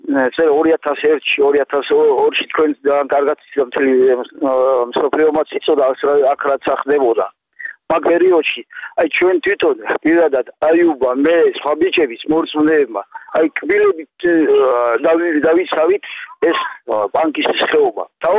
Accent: Kakheti, Georgia; ჩვენ აქ დავიბადეთ, გავიზარდეთ, გვეყვარება.

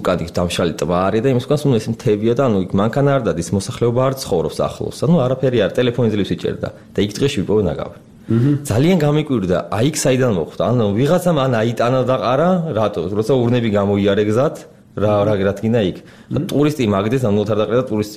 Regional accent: Tbilisi, Georgia; born there

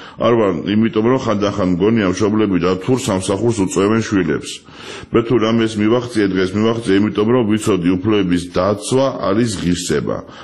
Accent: Tbilisi, Georgia; born or raised there

